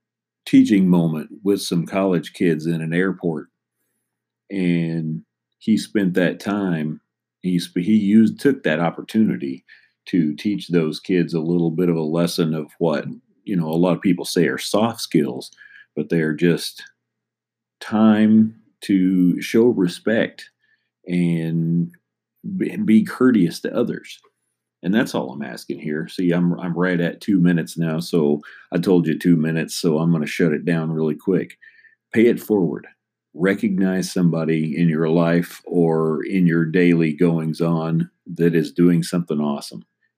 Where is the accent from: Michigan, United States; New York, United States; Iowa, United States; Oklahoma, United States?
Oklahoma, United States; my home state of Oklahoma